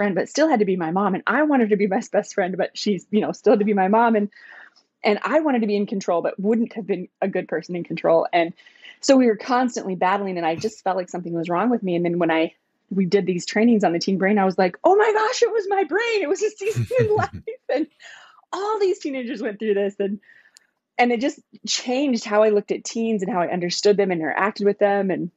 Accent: Alliance, Nebraska, United States; I grew up in Alliance, Nebraska, and we had the highest teen pregnancy rate per capita.

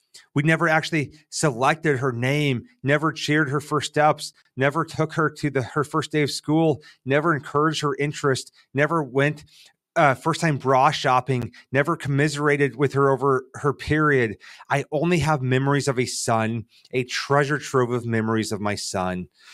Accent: Nebraska, United States; Growing up in Nebraska, a lot of people's identity was in farming and ranching.

